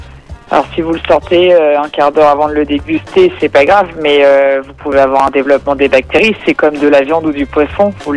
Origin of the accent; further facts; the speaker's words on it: Normandy, France; c'est pas parce qu'on est normand